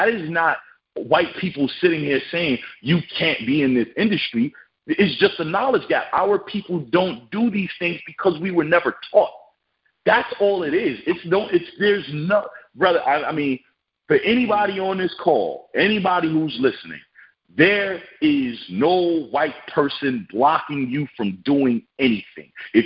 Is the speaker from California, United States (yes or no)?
no; New York, United States; I'm from New York. I know knuckleheads that get loans from the bank.